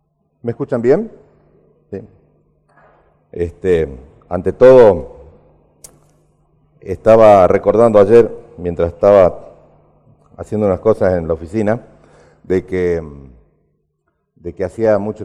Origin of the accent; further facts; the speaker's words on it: Salta, Argentina; cuando yo era chico, yo crecí en Salta